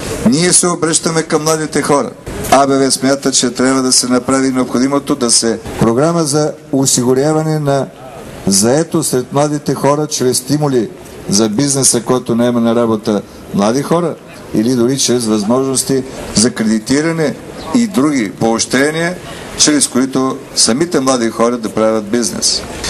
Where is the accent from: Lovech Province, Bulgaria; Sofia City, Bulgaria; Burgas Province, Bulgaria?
Lovech Province, Bulgaria; Lovech; Аз идвам от Ловеч